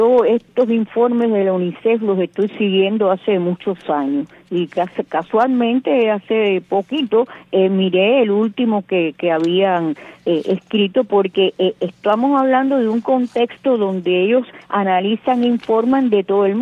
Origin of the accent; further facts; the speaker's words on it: Cuba; los que estamos en el medio, lamentablemente, somos los cubanos que tenemos que padecer toda esa situación.